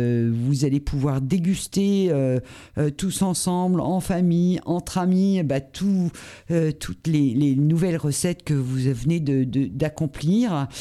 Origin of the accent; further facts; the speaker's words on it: Hauts-de-France, France; moi ça va être un tiramisu spéculoos parce que je suis du Nord